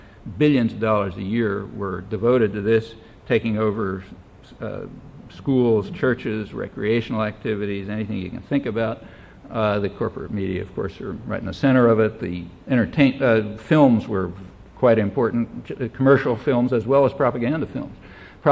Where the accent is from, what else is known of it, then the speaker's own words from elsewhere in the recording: Philadelphia, Pennsylvania, United States; I can remember seeing much worse things when I was a kid and growing up in Philadelphia.